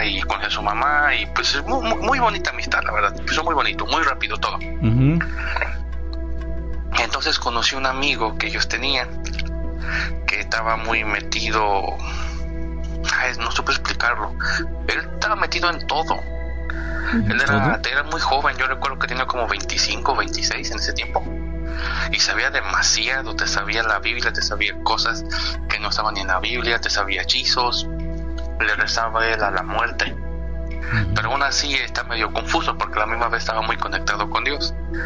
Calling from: Atlanta, Georgia, United States; de Atlanta

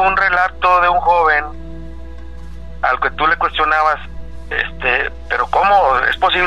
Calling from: Monterrey, Nuevo León, Mexico; Monterrey.

